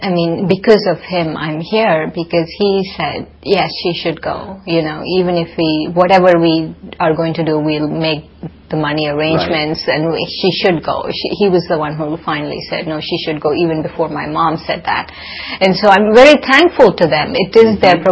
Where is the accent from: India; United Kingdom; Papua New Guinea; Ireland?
India; But also because I'm from India